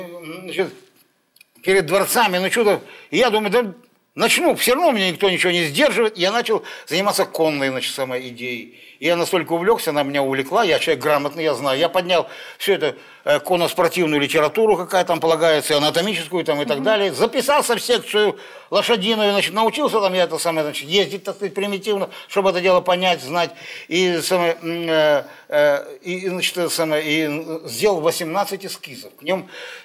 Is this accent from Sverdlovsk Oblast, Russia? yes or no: yes; Yekaterinburg, Sverdlovsk Oblast, Russia; also born or lived in Leningrad; Я коренной, сверловчанин. Коренной сверловчанин. Просто я долгое время жил в Ленинграде.